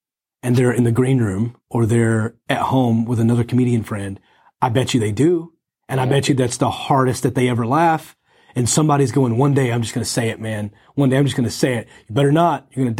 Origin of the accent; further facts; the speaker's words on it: Texas, United States; 5 shows in a row, Fort Worth, Texas, near my hometown.